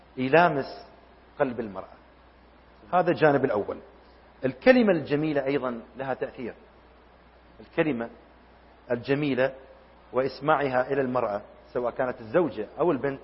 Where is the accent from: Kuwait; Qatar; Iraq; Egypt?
Iraq; moved away as an adult; now in United Arab Emirates; أنا أذكر سافرت من العراق إلى الإمارات